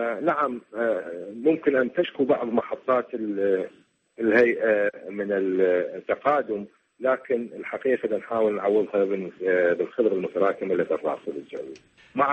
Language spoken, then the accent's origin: Arabic; Iraq; الموجودة عندنا بالعراق وحتى بالمنطقة متكيفين إلى درجات حرارة عالية